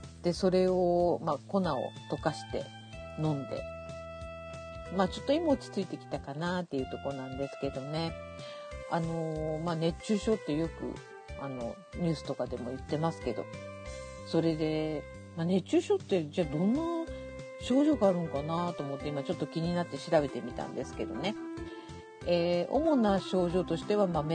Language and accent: Japanese; Tottori, Japan; moved away as an adult; now in Shimane, Japan; まあ、私鳥取生まれの鳥取育ちで、まあ、大人になってから、まあ、島根に引っ越してきたわけなんですけどね